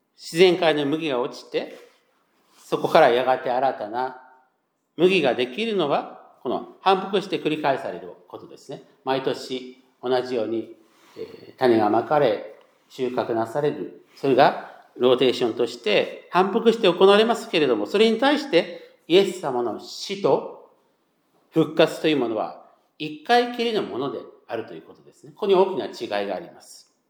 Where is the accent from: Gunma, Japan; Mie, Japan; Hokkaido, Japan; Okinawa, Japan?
Gunma, Japan; 第5位は実は私の故郷である群馬県なんですね